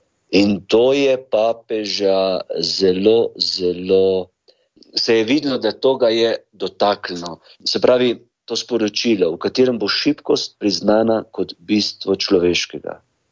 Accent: Trbovlje, Zasavje, Slovenia; da prihajam iz Trbovelj, iz Zasavja.

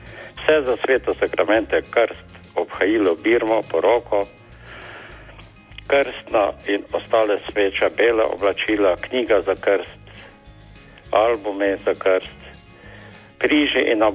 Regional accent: Kosovo; prihajam z Kosovega

